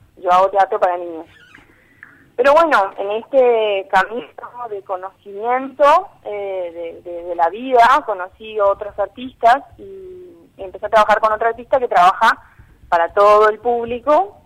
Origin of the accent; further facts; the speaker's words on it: Jardín América, Misiones, Argentina; Yo soy de Jardín América